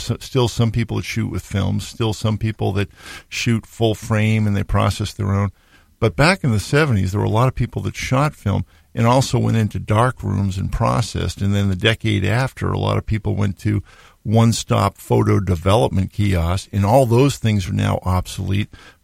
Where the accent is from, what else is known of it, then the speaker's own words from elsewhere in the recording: Massachusetts, United States; And I got interested in photography, I don't know, 40 years ago when I grew up outside of Boston and Polaroid was based off of 128.